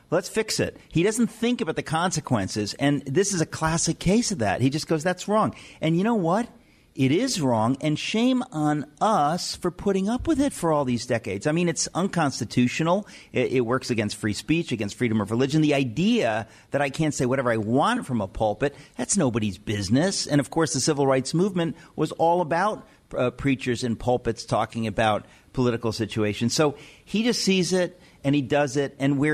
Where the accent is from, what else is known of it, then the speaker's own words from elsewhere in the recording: Queens, New York, United States; born there; I was born in Queens. I live in New York.